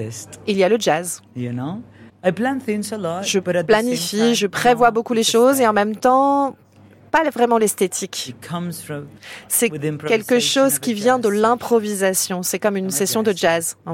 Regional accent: Dominican Republic; Moi, je viens de République dominicaine où tout le monde parle tout le temps.

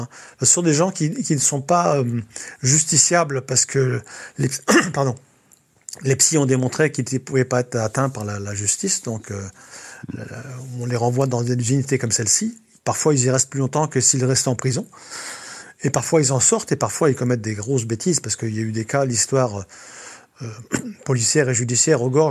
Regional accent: Centre-Val de Loire, France; born there; Je suis né dans l'Eure-et-Loir. Mais toute ma famille, du côté maternel, est bretonne, du côté de Saint-Brieuc, Langueuil, Fignac. Donc, j'ai des profondes racines dans les Côtes d'Armor.

